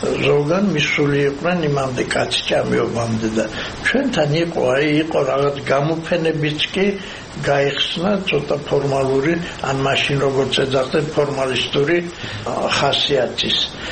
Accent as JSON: {"language": "Georgian", "town": "Arkhoti", "region": "Mtskheta-Mtianeti", "country": "Georgia", "said": "ხევსურიდან, საიდანაც ჩვენ მართლა ვართ, არხოტიდან ვარ ჩამოსული"}